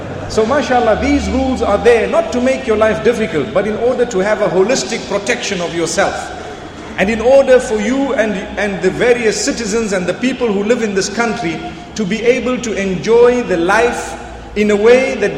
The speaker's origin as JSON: {"language": "English", "country": "Zimbabwe", "said": "In my country, I come from Zimbabwe, a beautiful place, really beautiful."}